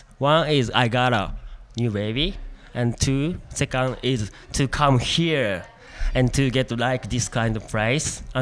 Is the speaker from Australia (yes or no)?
no; Aichi, Japan; English is a second language; I'm from Japan, Aichi.